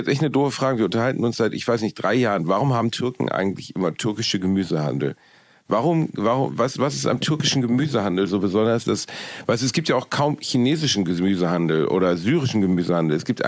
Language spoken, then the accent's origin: German; Germany; first language German; Ganz ehrlich, ich bin Deutscher und Deutsch ist meine Muttersprache